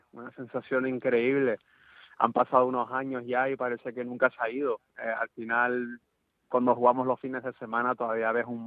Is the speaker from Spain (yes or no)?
yes; Spain; Los aficionados siempre me preguntan, como saben que soy español